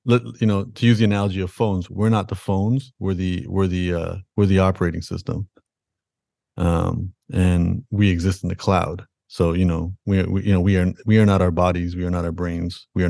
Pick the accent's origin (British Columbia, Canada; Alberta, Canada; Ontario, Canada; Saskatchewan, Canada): Ontario, Canada; Toronto; born there; Like, even though I was born in Toronto, Canada, you know, my parents raised me Sikh